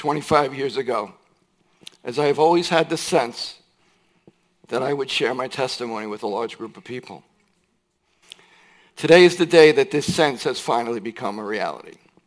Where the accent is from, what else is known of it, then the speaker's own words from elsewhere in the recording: Commack, New York, United States; eventually ended up in Commack, where my mom still resides today. I experienced what you would call a normal upbringing.